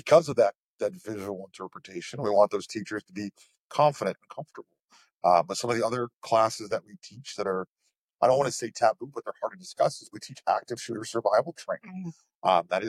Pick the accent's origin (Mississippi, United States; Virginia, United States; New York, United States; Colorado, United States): New York, United States; Lake George; I grew up in Lake George, but I'm adopted.